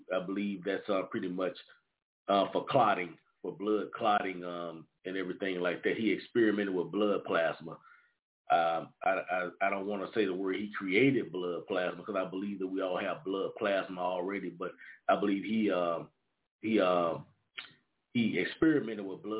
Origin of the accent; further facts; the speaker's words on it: Louisiana, United States; the great coach Eddie Robinson from my home state, my area, North Louisiana